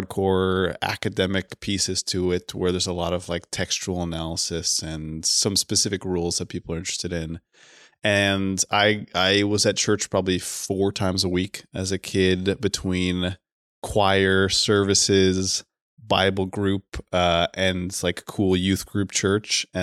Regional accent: Menlo Park, California, United States; So I grew up in the Presbyterian Church of Menlo Park, subsequently made famous by Steph Curry.

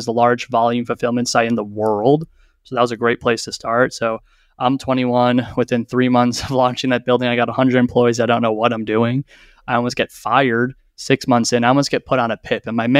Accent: Long Island, New York, United States; From Long Island.

